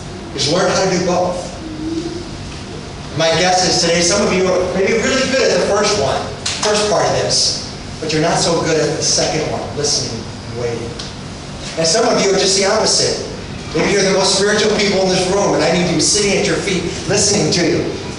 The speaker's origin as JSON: {"language": "English", "country": "United States", "said": "in the American language, forgive me, I'm too American, but very type"}